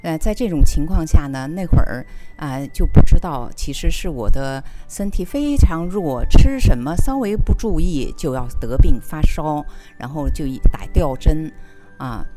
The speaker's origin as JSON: {"language": "Chinese", "town": "Xi'an", "region": "Shaanxi", "country": "China", "said": "哦，我不是，我是西安的。"}